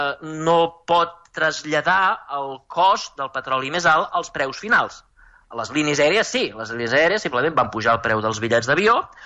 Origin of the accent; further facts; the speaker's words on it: Cabrera de Mar, Catalonia, Spain; Jo sóc del Maresme, diguem, de Cabrera de Mar, i jo recordo quan era petit que tot el Cabrera de Mar, tot el Maresme, Vilassar, Mataró, tot arreu estava ple d'hivernacles